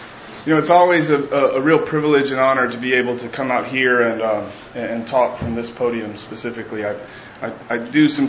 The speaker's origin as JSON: {"language": "English", "region": "Texas", "country": "United States", "tie": "born or raised there", "said": "I was born and raised in Texas. To a wonderful family."}